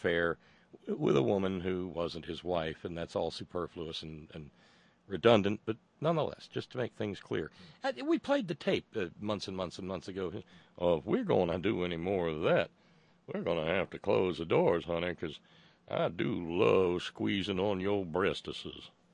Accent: West Virginia, United States; and look, I come from West Virginia. I'm pretty conversant with seeing poverty.

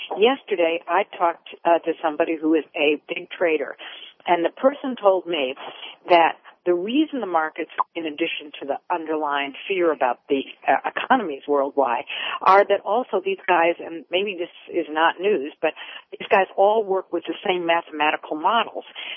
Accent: Ohio, United States; in Ohio, the great state of Ohio, my home state

